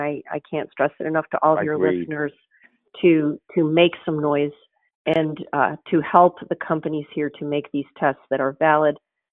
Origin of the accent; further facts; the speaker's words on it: Poland; now in United States; I came here from Poland. We came with $20 in my pocket. My parents are Holocaust survivors.